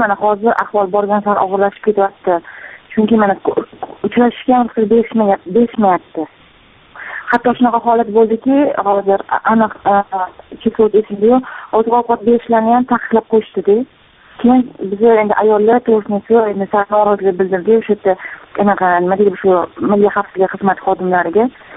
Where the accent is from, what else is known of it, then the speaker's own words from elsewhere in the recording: Tashkent, Uzbekistan; Xo'p, men O'zbekiston Toshkent shahridanman.